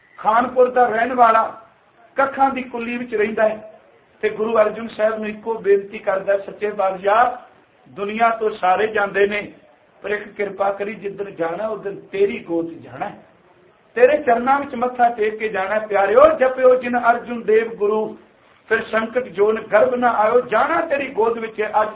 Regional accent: Punjab, India; ਅਸੀਂ ਪੰਜਾਬ ਦੀ ਧਰਤੀ ਤੋਂ ਆਏ ਹਾਂ

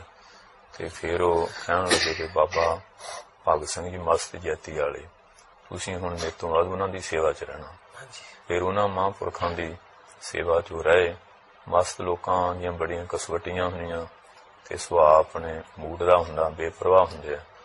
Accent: Kalra, Punjab, India; ਮੇਰਾ ਪਿੰਡ ਜਲੰਧਰ ਜ਼ਿਲ੍ਹੇ ਚ ਕਾਲੜਾ ਪਿੰਡ

